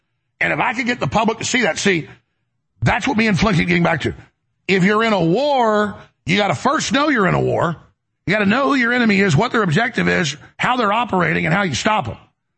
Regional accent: Dallas, Texas, United States; You know, I've lived a lot of different places. And multiple times in my life, growing up in Dallas

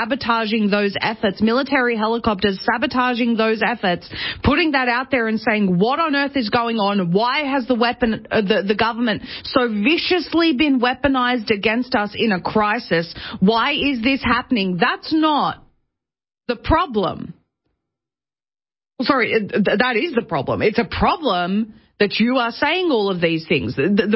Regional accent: Australia; and I'll tell you, as an Australian, I know that people in Australia are very interested in this situation

